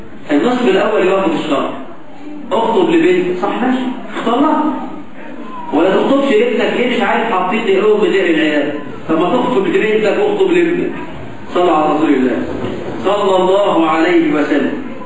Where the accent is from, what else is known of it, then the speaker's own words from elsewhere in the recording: Egypt; إحنا عندنا في مصر